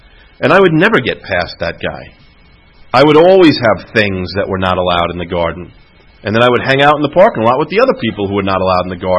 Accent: New York, United States; You know, the guys that I looked up to where I grew up in New York, they basically had 3 things that I liked about them.

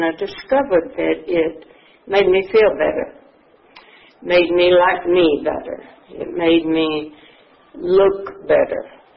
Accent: LaGrange, Georgia, United States; I was born in LaGrange, Georgia, one of a family of three children. And my father was a mill hand. He was what we called a fixer. I lived in Dunson Village in LaGrange, Georgia.

